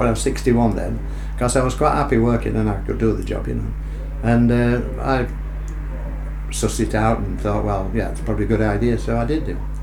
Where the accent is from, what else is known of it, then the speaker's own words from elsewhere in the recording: Grimthorpe, Yorkshire and the Humber, United Kingdom; I was born in Grimthorpe near Barnsley, which is a mining village, and I lived there. All my single life, and then I got married while we lived there.